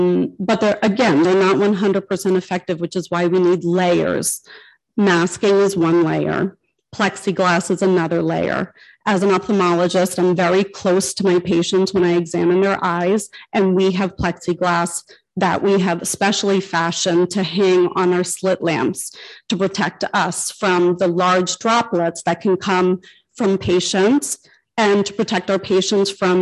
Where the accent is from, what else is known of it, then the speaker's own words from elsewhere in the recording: New Jersey, United States; I wasn't raised in Holmdel, but I was born and raised in New Jersey. I'm a Jersey girl.